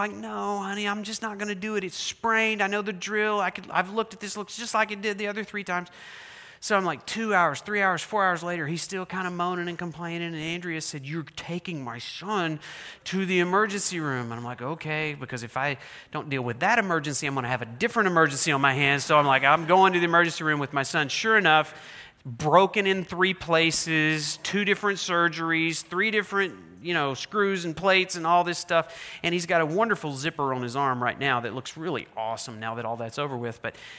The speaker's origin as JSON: {"language": "English", "region": "Oklahoma", "country": "United States", "said": "Sorry, in case you didn't know, I'm from Oklahoma."}